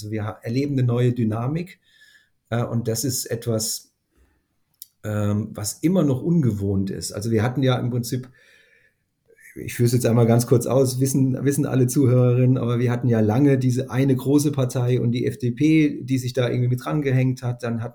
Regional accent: Northern Germany, Germany; würden wir vielleicht als Norddeutsche sagen

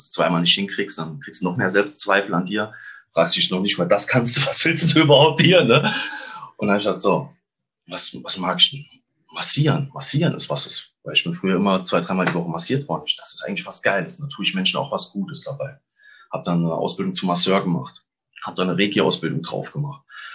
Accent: Saarland, Germany; Oh, ich komme aus dem schönen Saarland. Ich habe aber auch schon in verschiedenen Teilen von Deutschland gewohnt.

